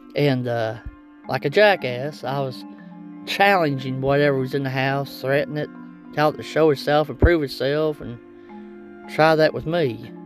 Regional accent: South Portsmouth, Kentucky, United States; also born or lived in Ashland; Well, in about 1990, 91, we moved from Ashland, Kentucky to South Portsmouth, Kentucky. That's about 30 or 40 miles away from each other, up ahead of a holler on a 125-acre farm. At this time, I was just a little kid.

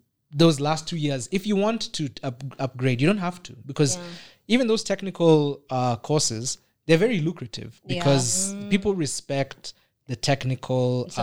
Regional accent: Kenya; But I'll be living in Kenya.

